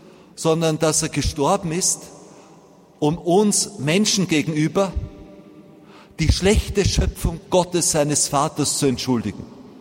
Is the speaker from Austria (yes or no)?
yes; Vienna, Austria; Ich bin ein Wiener. Als ich dort geboren worden bin, gab es 89% Katholiken.